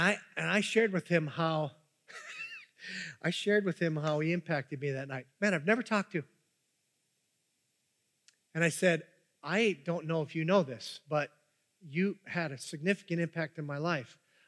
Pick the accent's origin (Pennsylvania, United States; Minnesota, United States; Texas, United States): Minnesota, United States; I'm from the Iron Range. We call it Iron Range orange juice.